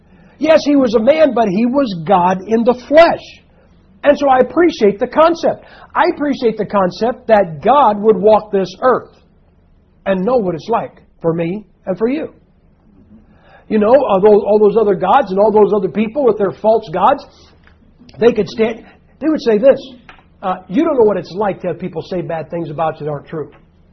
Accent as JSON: {"language": "English", "country": "United States", "said": "Now, let me explain something, guys. I'm an American."}